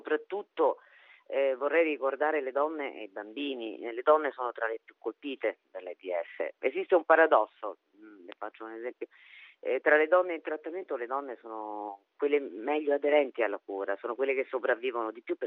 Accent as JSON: {"language": "Italian", "country": "Cameroon", "said": "io vengo dal Camerun"}